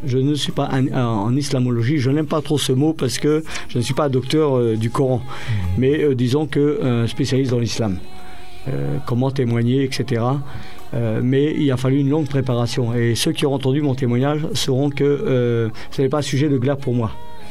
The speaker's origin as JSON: {"language": "French", "region": "Hauts-de-France", "country": "France", "moved": "as an adult", "lives_now": "Cameroon", "said": "je viens de la France et dans la région de Lille, Dunkerque. Donc j'ai quitté la France pour venir en mission au Cameroun en 2007."}